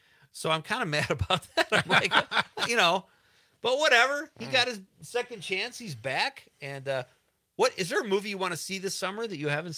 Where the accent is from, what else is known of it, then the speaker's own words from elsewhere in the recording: Chicago, Illinois, United States; My theater growing up in my neighborhood where I grew up in Chicago on Milwaukee Avenue was the Portage Theater.